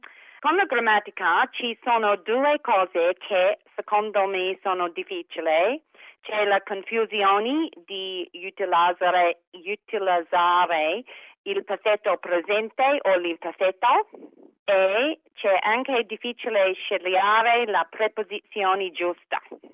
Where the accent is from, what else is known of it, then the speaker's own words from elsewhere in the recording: Australia; Italian is a second language; niente parenti italiani affatto, sono australiano. 6 anni fa, quando sono arrivata a Ocean Grove